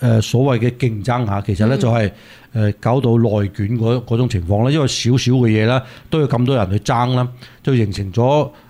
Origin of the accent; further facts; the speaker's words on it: China; 咁我哋中国人以前我哋呢啲年纪嗰啲兄弟姐妹咧，其实都系喺地入边躝大嘅啊。